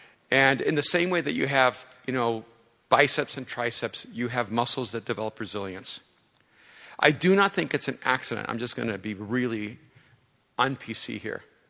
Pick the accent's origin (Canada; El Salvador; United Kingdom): El Salvador; And I'm from El Salvador. I'm an immigrant. Got in on time, in time.